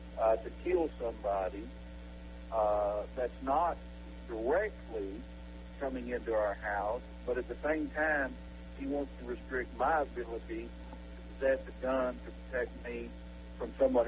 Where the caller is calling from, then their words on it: San Angelo, Texas, United States; even though it might be an Oklahoma number, I'm in San Angelo.